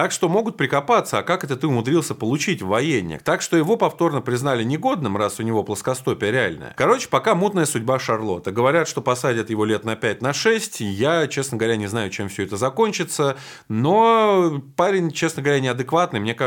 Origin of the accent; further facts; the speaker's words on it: Russia; я считаю, как россиянин, мое мнение такое